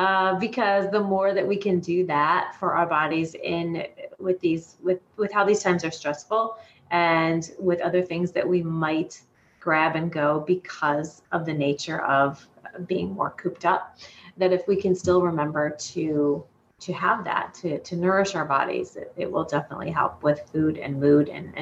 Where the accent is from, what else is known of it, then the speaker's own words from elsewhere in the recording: Michigan, United States; now in Chicago, United States; So if you say, so that I'm from Chicago area, remember, I grew up in Michigan.